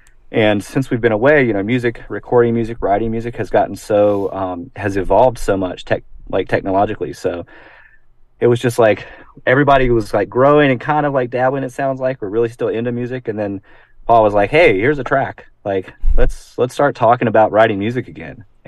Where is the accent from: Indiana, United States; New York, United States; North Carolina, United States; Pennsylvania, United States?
North Carolina, United States; Well, I mean, so yeah, I moved back to my hometown. So it's in rural North Carolina.